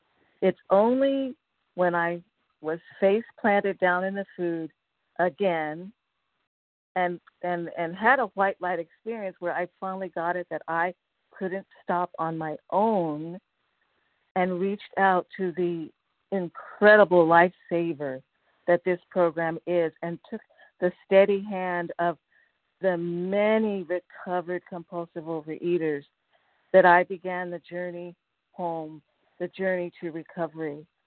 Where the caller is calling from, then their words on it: Laguna Hills, California, United States; a compulsive overeater, and I'm calling from Laguna Hills in Southern California.